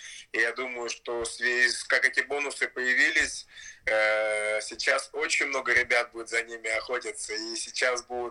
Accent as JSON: {"language": "Russian", "region": "Siberia", "country": "Russia", "said": "Скажи ему, что я из Сибири"}